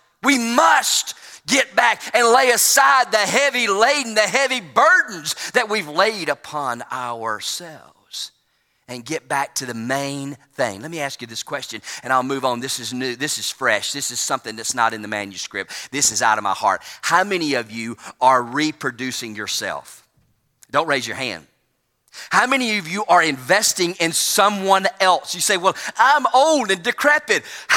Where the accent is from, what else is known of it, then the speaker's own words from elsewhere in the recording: Alabama, United States; Please forgive me, but I'm from Alabama.